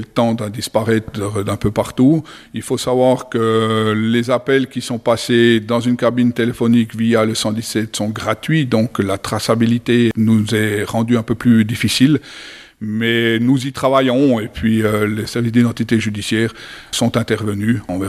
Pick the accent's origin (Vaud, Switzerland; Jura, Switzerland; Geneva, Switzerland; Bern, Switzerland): Jura, Switzerland; on sait que ça peut arriver aussi chez nous en Suisse. Alors, pourquoi pas au Jura ?